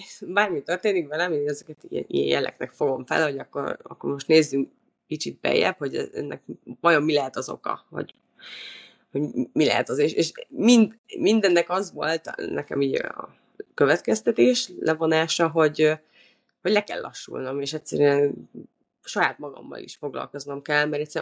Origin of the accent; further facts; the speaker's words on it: Hungary; moved away; Egyébként nagyon el is kezdett már hiányozni a szülőhazám, a magyar nyelv, így, hogy tényleg már 5 nyelven megtanultam beszélni, vagy hát 4-en, ugye az anyanyelvemen.